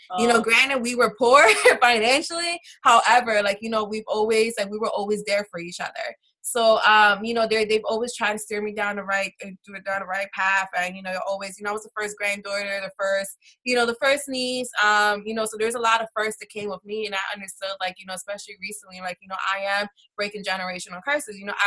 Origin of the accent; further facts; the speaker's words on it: Philadelphia, Pennsylvania, United States; I grew up in Philadelphia. Mm-hmm. I grew up in the inner city neighborhoods, you know.